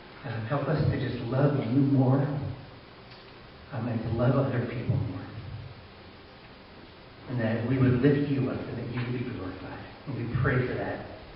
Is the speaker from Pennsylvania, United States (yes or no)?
yes; Yardley, Pennsylvania, United States; now in Drexel Hill, United States; I actually live in Drexel Hill. I'm right in Delaware County. And I grew up in Yardley, in Bucks County. My parents still are alive and live there.